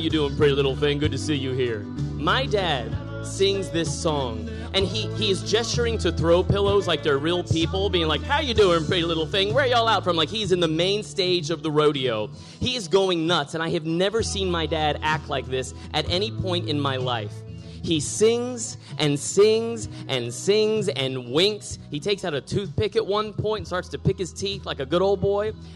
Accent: San Antonio, Texas, United States; idea that I could have a stepmom who is a real-life Asian lady was amazing to me as a little white boy growing up in San Antonio, Texas in the early 80s, right?

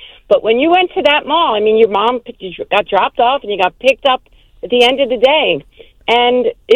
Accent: Philadelphia, Pennsylvania, United States; So I grew up in Mount Airy, and we used to go to the Cedarbrook Mall.

